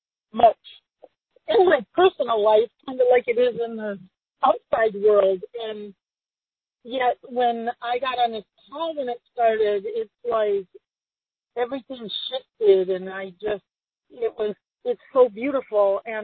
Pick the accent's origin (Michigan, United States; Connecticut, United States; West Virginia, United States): Michigan, United States; Kalamazoo; born there; Where I'm born. I was born in Kalamazoo.